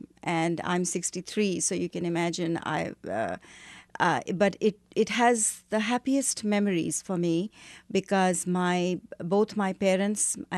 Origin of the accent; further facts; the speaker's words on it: Lucknow, Uttar Pradesh, India; also born or lived in Delhi; my father was posted in one of the northern states called Uttar Pradesh, and I was raised in Lucknow, which is where actually that is the home that I remember so well, because that's where I lived my maximum